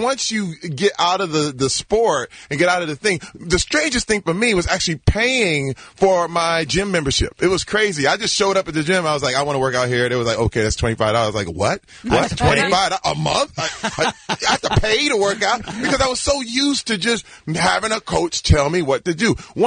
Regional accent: Flint, Michigan, United States; I'm from Flint, Michigan.

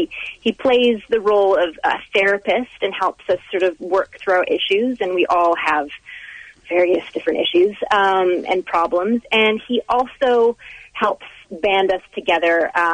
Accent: Vancouver, British Columbia, Canada; I come from originally from Vancouver, B.C. in Canada

